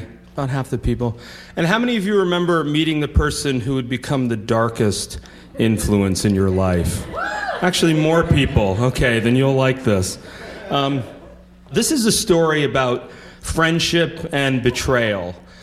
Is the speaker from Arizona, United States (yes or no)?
no; Vermont, United States; John's from Vermont, I'm from Vermont. We're both from squarely middle-class kind of backgrounds.